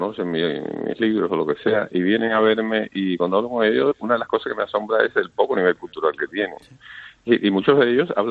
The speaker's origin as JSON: {"language": "Spanish", "country": "Cuba", "also_born_or_lived": "United States", "moved": "yes", "lives_now": "Spain", "said": "Desde que yo salí de Cuba en el 80, fui a Estados Unidos. Después, en los años 90, vine para acá, para España."}